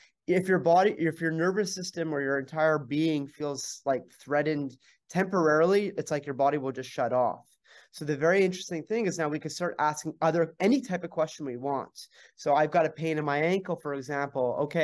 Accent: Montreal, Quebec, Canada; so I'm from Montreal

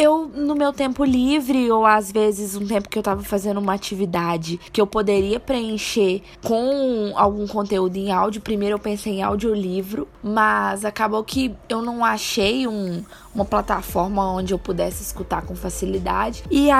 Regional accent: Minas Gerais, Brazil; tenho 25 anos, moro em Belo Horizonte, sou mineira, né, pelo sotaque, eu acho que deu pra perceber

